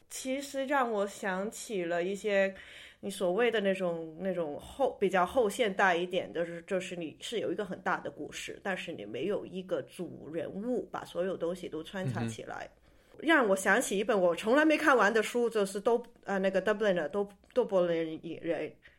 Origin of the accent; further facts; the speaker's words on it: Hong Kong; 特别我就是南方香港长大的话